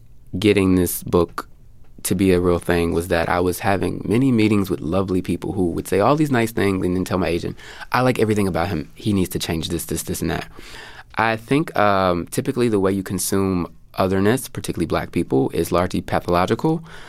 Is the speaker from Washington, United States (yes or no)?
no; Houston, Texas, United States; well, so I'm from Houston, but not from a nice part.